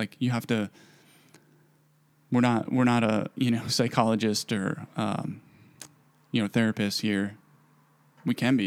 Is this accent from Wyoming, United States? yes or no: no; Wisconsin, United States; But maybe it was growing up in the Midwest, you know, growing up in Wisconsin.